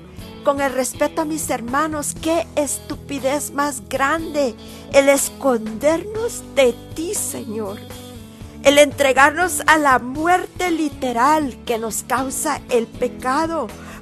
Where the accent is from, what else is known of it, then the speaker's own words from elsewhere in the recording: Nicaragua; sobre todo mi tierra natal, Nicaragua